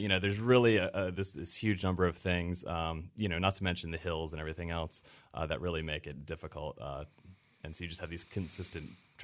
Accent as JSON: {"language": "English", "region": "Baltimore–Washington area", "country": "United States", "tie": "born or raised there", "said": "I grew up in the Baltimore, D.C. area, and so people would often just take a left"}